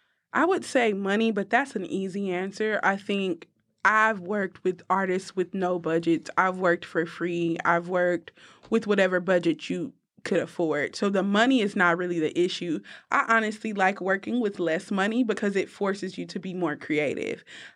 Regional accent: Austin, Texas, United States; now in Atlanta, United States; where I'm coming from Austin and not knowing anybody and, you know, happen to pop in Atlanta

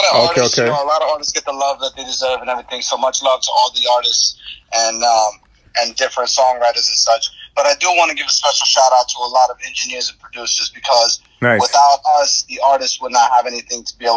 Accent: Orlando, Florida, United States; also born or lived in Miami; now in Scranton, United States; Originally, I'm from Miami, but I was raised in Orlando. I'm calling out here from Scranton, Pennsylvania right now. Okay. Hence my name … You know, Miami and Orlando put together, I consider two cities my home.

